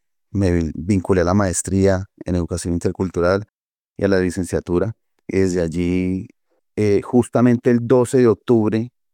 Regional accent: Colombia; en la zona sur, de donde soy oriundo

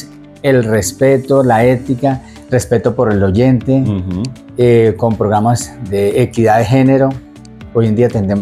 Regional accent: Bogotá, Colombia; born there; La conocí cuando se llamaba Unisur en Bogotá, en mi ciudad natal

